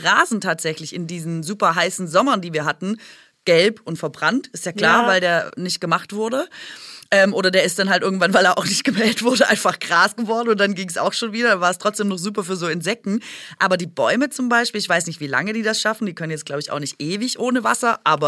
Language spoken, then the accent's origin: German; Baden-Württemberg, Germany; Da, wo ich herkomme aus Baden-Württemberg, ist ja jeder Garten ein gemachter Garten, jeder Rasen ist ein gemachter, gesprengter Rasen und so.